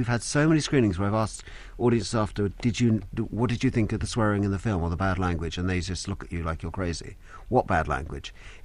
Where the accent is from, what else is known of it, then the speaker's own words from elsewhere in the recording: Islington, London, United Kingdom; I was brought up in Islington, and you know, my family, a lot of them worked in factories